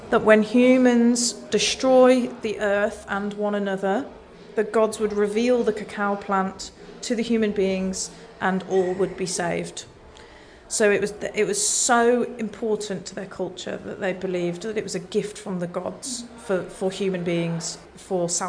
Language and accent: English; Kidderminster, West Midlands, United Kingdom; I'm from the Midlands. I'm from a small town called Kidderminster, which is extremely interesting place.